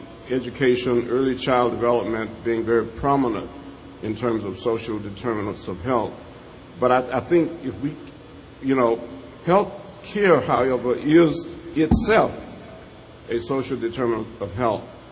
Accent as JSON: {"language": "English", "region": "Alabama", "country": "United States", "tie": "born or raised there", "said": "I grew up in the South, in Alabama, and I was a teenager when the civil rights movement sort of started"}